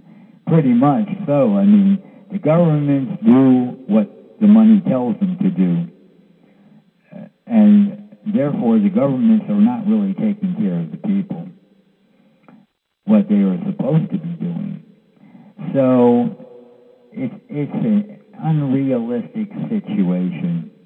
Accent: New York City, New York, United States; Hey, I'm from New York City. Manhattan is probably one of the most mixing places on earth where multiculturalism exists in a practical way.

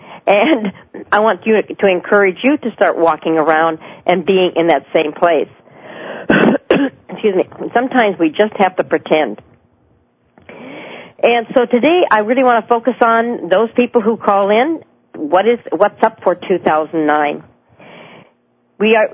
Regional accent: California, United States; also born or lived in Mount Shasta; now in Eugene, United States; I say up here because I came from the Bay Area originally via Mount Shasta, California.

